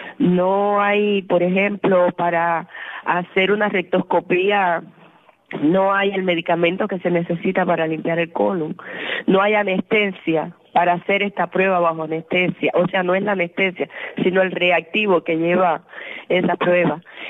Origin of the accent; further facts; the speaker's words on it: Camagüey, Cuba; now in Havana, Cuba; Yo soy camagüeyana, estoy aquí en La Habana, pero soy camagüeyana.